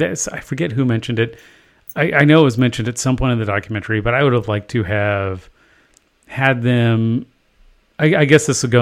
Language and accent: English; Glasgow, Scotland, United Kingdom; we're from Glasgow, Scotland, right?